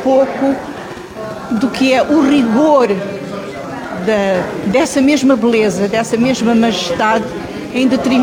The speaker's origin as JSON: {"language": "Portuguese", "town": "Lubango", "region": "Huíla", "country": "Angola", "tie": "born or raised there", "said": "as do sul de Angola, de onde eu sou natural, porque eu sou natural do sul de Angola, da cidade do Lubango, a cidade do conhecimento, que é a cidade de Sá da Bandeira."}